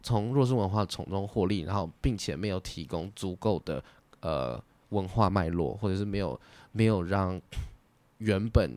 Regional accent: Taiwan; 因为身为台湾人，我会知道说蒸奶它有一个 value 在

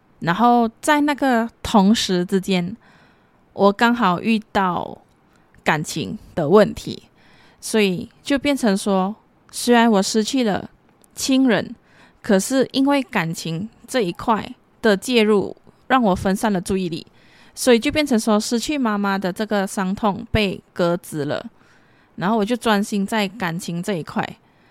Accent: Klang, Selangor, Malaysia; 我来自马来西亚巴生

